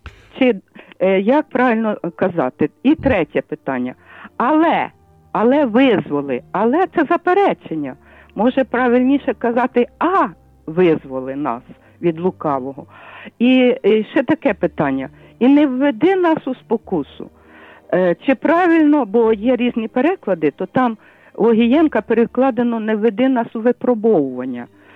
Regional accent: Lviv, Lviv Oblast, Ukraine; я зі Львова.

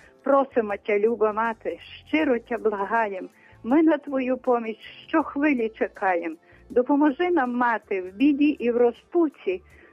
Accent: Lviv, Lviv Oblast, Ukraine; Я також зі Львова

